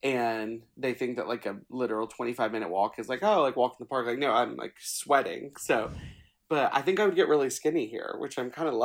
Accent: Southern United States, United States; I feel like I was lucky growing up in the South where I could, like, go to these places.

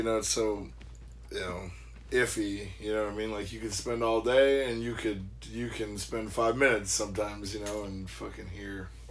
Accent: Comfrey, Minnesota, United States; I'm from Minnesota, a little town by the name of Comfrey.

